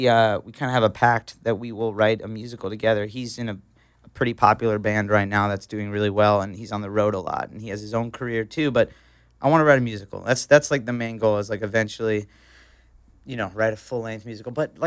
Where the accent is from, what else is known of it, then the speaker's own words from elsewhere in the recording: Florida, United States; also born or lived in New York; You know, I grew up in South Florida. I lived in New York for a little bit. And it wasn't until I moved out here to the great state of California